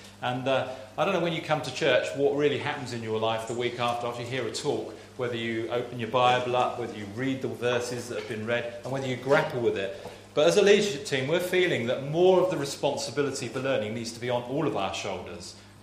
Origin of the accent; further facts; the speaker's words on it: United Kingdom; we feel we've got to work it out, and that's partly because we're British and we like to work things out ourselves.